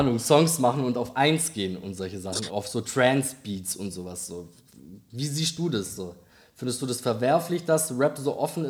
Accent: Biberach, Baden-Württemberg, Germany; Spielst du bei mir in der Heimatst

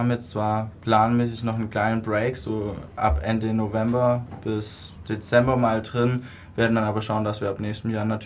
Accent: Senden, Bavaria, Germany; Ich komme aus Senden. Ja, bin 17 Jahre alt

